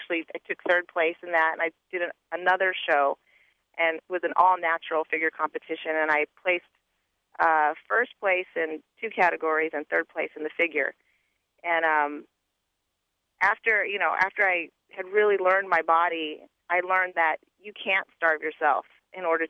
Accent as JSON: {"language": "English", "region": "Hawaii", "country": "United States", "said": "I come all the way from Hawaii to face her, so it's a long way to go home with nothing."}